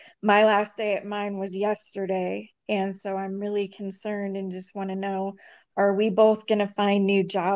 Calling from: Arizona, United States; I'm calling from Arizona.

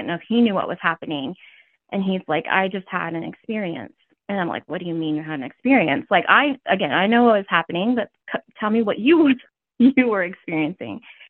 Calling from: Ohio, United States; I'm calling in from Ohio.

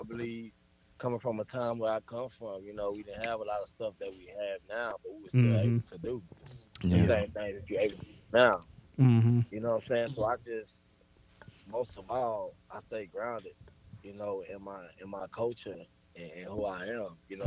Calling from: Austin, Texas, United States; Austin, Texas.

